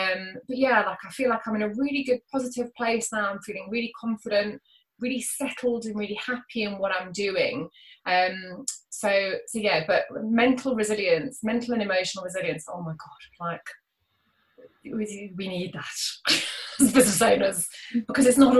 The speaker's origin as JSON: {"language": "English", "country": "South Africa", "tie": "born or raised there", "said": "I'm a child of the 80s. I was born in 74 and I grew up in South Africa, actually. So I didn't grow up, even though I'm British, I didn't grow up in the UK, I grew up in South Africa."}